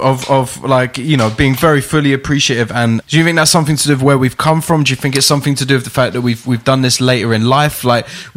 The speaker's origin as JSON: {"language": "English", "region": "England", "country": "United Kingdom", "said": "I'm just from England, and I'm just a bumbling fool, and I'm just driving along on the wrong side of the road."}